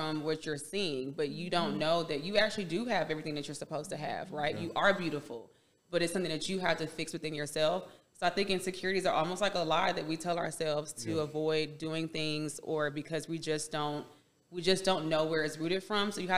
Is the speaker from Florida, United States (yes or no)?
yes; Miami, Florida, United States; I'm from Miami.